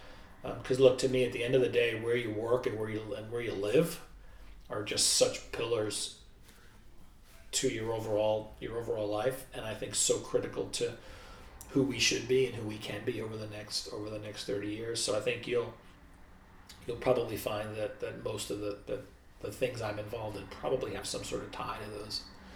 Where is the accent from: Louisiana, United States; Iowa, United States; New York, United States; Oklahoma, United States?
New York, United States; New York City; moved away as an adult; now in Orlando, United States; So I moved here from New York City. I grew up in New York City.